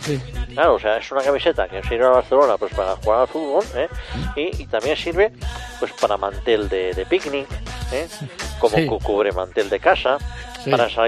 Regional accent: England, United Kingdom; Spanish is a second language; Como soy inglés, a mí me cuesta hablar español.

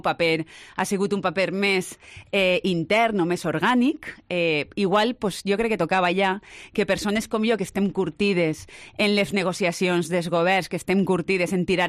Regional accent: Valencian Community, Spain; n'hi hagi un anivellament del finançament que nosaltres rebem com a valencians i valencianes

